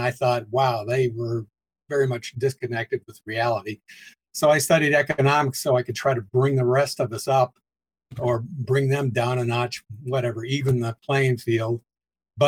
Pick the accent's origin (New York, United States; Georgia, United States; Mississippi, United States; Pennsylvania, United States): Pennsylvania, United States; Mount Lebanon; I was born here. One of my brothers was born in Canada. He still lives there. And I grew up in Mount Lebanon.